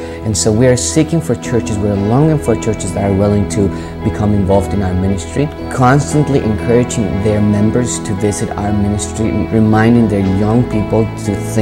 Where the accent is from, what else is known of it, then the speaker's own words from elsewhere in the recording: Mexico City, Mexico; I grew up in Mexico City.